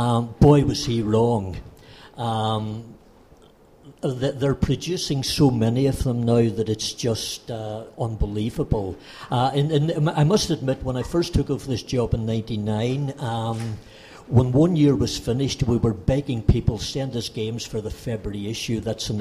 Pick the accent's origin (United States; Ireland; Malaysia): Ireland; Yeah, it's an ancestral characteristic. I grew up in Ireland.